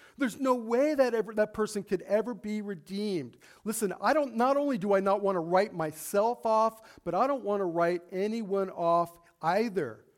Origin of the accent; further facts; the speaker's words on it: Las Vegas, Nevada, United States; I grew up in Las Vegas, and I always kind of go back to Las Vegas, but I did. Hey, I lived there for most of my life.